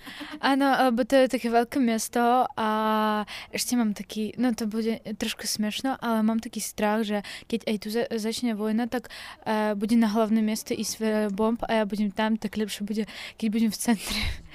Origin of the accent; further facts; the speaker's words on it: Kharkiv, Kharkiv Oblast, Ukraine; Slovak is a second language; mám 15 rokov a som z Ukrajiny, z Charkova.